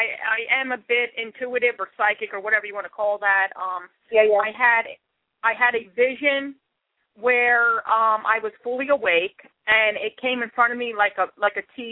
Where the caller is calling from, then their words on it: Philadelphia, Pennsylvania, United States; Philadelphia, PA.